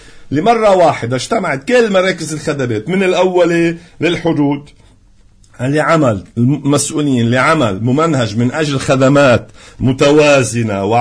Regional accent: Lebanon; كلبنانيين من أقصى الجنوب إلى أقصى الشمال

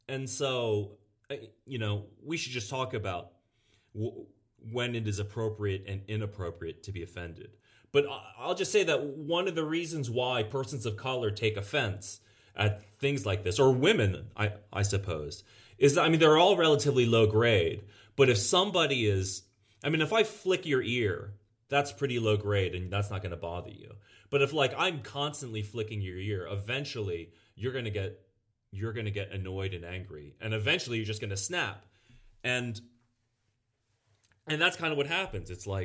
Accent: Lynchburg, Virginia, United States; now in California, United States; And I say, oh, I'm from California. And they're like, no, where'd you grow up? And I go, oh, I was born in Lynchburg, Virginia.

